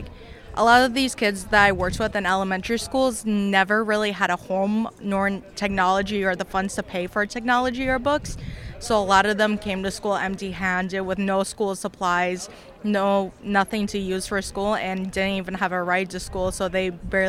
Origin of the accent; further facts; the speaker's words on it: Milwaukee, Wisconsin, United States; also born or lived in Madison / West Allis; I'm born in Wisconsin, raised in Wisconsin. I grew up in Madison for quite some time. Then I moved here to Milwaukee. I lived in West Allis.